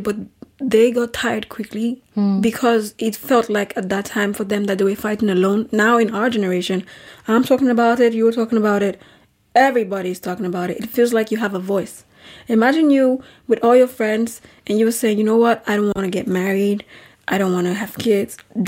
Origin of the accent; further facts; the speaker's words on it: Nigeria; But I think that because of the way I grew up in Nigeria, I hated my body.